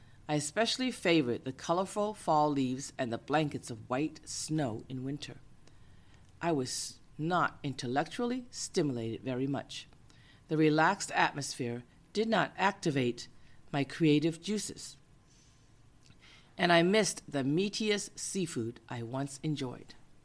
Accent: Boston, Massachusetts, United States; also born or lived in California; By all appearances, I didn't seem to have any proof that I grew up in Boston. I didn't appear to have lived in California for decades either.

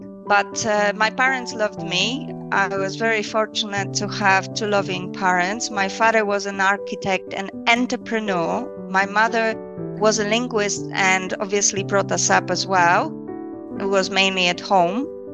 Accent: Warsaw, Masovian Voivodeship, Poland; also born or lived in England; now in Spain; I am originally from Poland. I currently live in Spain. However, I live majority of my adult life in England. So I traveled a bit, but I am a child of communism. I was brought up in Warsaw.

